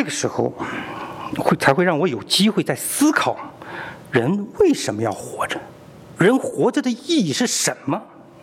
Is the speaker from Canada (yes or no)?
no; China; 我们大陆人就叫战歌